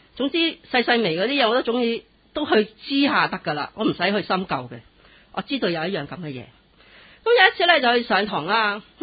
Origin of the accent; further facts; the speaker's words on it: China; 咁我哋中国人九大鬼噶嘛